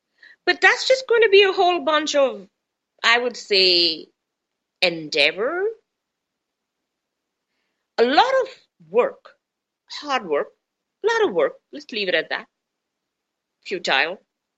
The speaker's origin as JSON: {"language": "English", "country": "India", "second_language": "English", "said": "And you know, I'm an Indian and Indians tend to talk fast."}